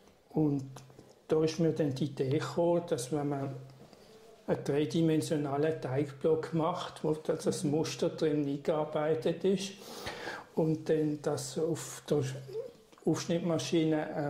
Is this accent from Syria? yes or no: no; Allschwil, Basel-Landschaft, Switzerland; Also ich bin in der Region Basel aufgewachsen, in Allschwil. Vor 1968 ist der Jahrgang, jetzt muss ich immer rechnen, wie alt ich bin. Das ist dann 54, glaube ich.